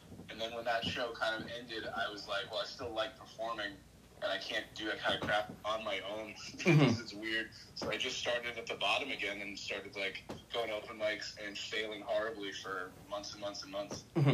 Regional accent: New Jersey, United States; Well, I also feel like we have an added benefit of we're from New Jersey.

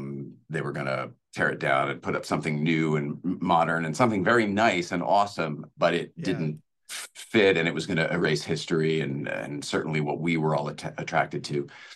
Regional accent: New England, United States; I mean, I'm from New England

